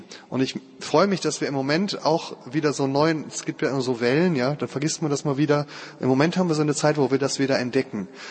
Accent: Krefeld, North Rhine-Westphalia, Germany; Ich komme ja aus Krefeld.

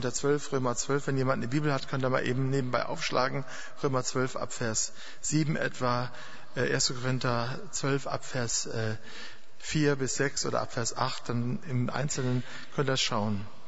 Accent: Duisburg, North Rhine-Westphalia, Germany; ich war noch Student in Marburg und fuhr immer in meine Heimatstadt, eine der schönsten Städte Deutschlands, im Ruhrgebiet, Duisburg

